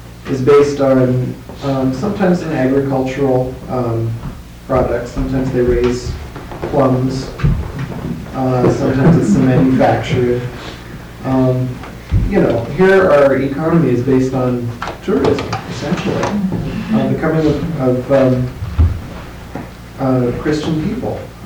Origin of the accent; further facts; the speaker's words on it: Georgia, United States; Growing up in Georgia